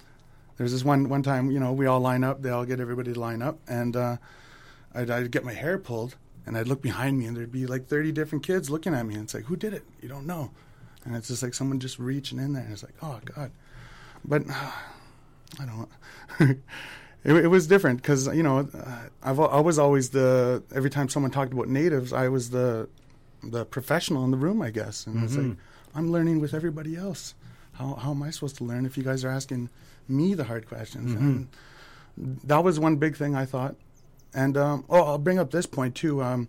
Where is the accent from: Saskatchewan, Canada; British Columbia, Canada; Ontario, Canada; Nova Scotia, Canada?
Ontario, Canada; Peterborough; also born or lived in Sudbury; I was born in Sudbury, and you know, I lived there for a little bit with my other extended my aunties, and then we just kind of moved out to the Peterborough area, and I lived mostly there in Peterborough.